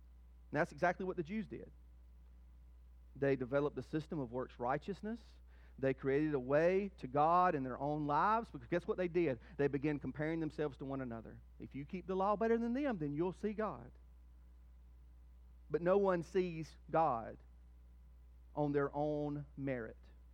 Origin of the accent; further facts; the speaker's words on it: Southern United States, United States; I grew up in the Bible Belt, where there's churches everywhere and Bibles everywhere